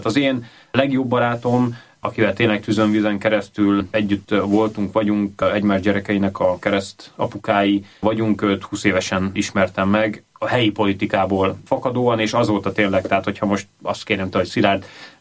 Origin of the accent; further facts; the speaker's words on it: Győr, Győr-Moson-Sopron, Hungary; Feleségemet Győrben ismertem meg, mindketten győriek vagyunk